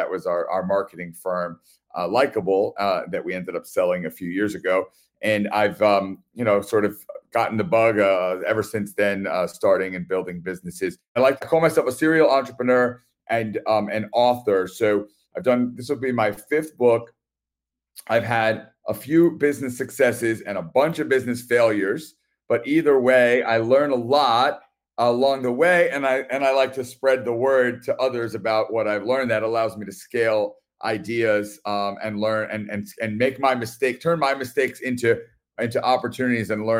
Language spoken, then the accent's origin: English; Brooklyn, New York, United States; now in Port Washington, United States; I'm just outside the city, Port Washington, New York. I'm born and raised in Brooklyn and have lived here most of my life.